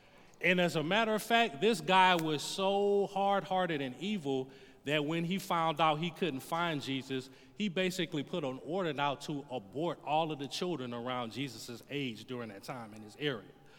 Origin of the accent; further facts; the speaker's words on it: the South, United States; I mean, I'm from the South